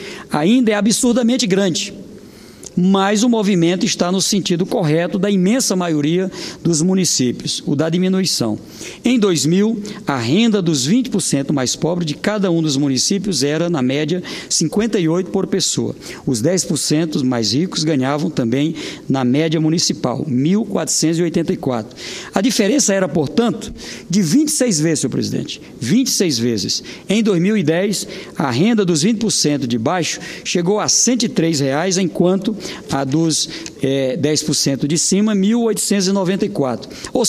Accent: Piauí, Brazil; Eu, como sou do Piauí, da região da Serra da Capivara

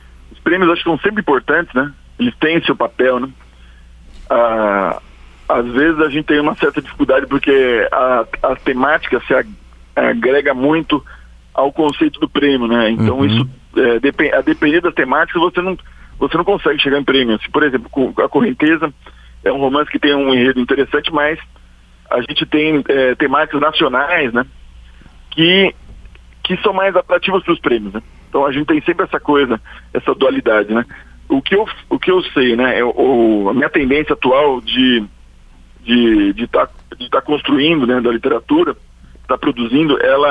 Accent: São Paulo, Brazil; also born or lived in Florianópolis; Nessa época, eu morava em Florianópolis, eu sou de São Paulo, mas a gente morava em Florianópolis.

